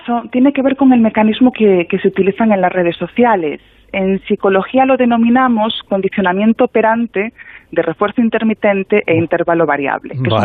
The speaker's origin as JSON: {"language": "Spanish", "region": "Galicia", "country": "Spain", "said": "como gallega, te voy a decir que depende"}